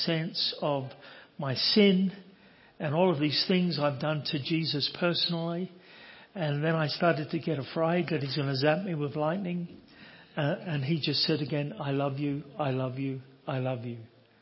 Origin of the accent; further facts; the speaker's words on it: London, United Kingdom; born there; Originally, I was born in the East End of London, so we talk funny over there